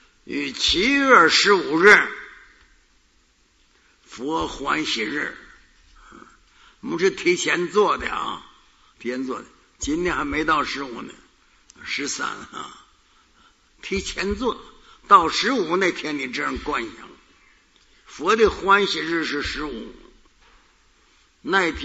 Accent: Shanxi, China; 那要是像我们山西人爱吃醋

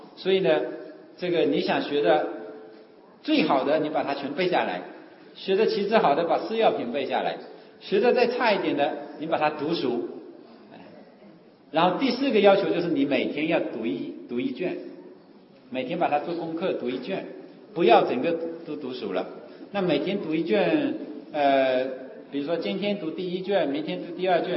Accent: Wenzhou, Zhejiang, China; 特别是我们温州人都讲它是大乘经

